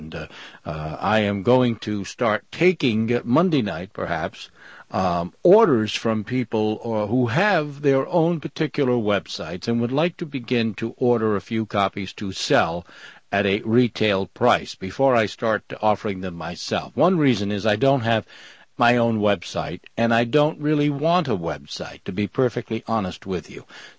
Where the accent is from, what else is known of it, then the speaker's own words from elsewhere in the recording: Rhode Island, United States; I'm from Rhode Island